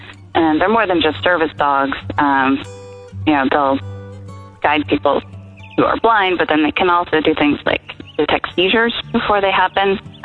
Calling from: Pennsylvania, United States; I'm calling from Pennsylvania, outside of Philadelphia.

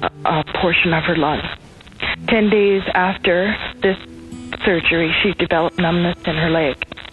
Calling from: British Columbia, Canada; I'm calling from British Columbia, Canada.

